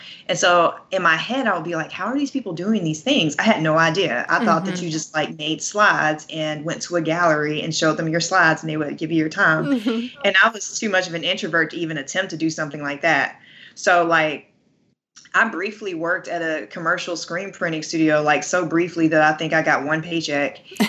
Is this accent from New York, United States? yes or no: no; Atlanta, Georgia, United States; I'm from Atlanta, like went to school in Atlanta, all the way through college in Atlanta. I'm not leaving here.